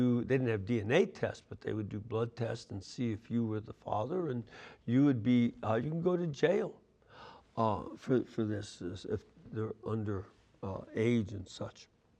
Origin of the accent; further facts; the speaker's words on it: Illinois, United States; I know, for instance, when I was growing up in Illinois